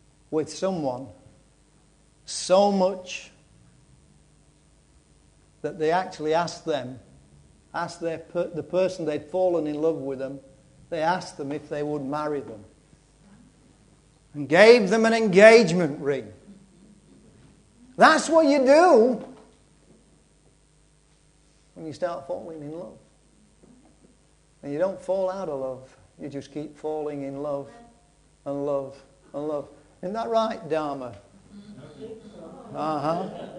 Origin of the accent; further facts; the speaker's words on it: United Kingdom; I'm not, I'm a British subject, okay? I never asked for a European passport.